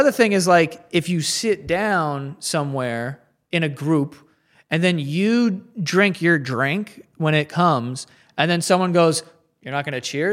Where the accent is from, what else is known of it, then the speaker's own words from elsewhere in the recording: Cleveland, Ohio, United States; I'm from Cleveland.